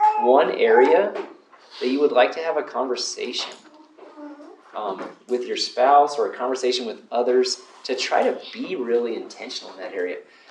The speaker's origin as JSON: {"language": "English", "town": "Alamosa", "region": "Colorado", "country": "United States", "tie": "born or raised there", "said": "I'm actually from Alamosa. I was born and raised in Alamosa."}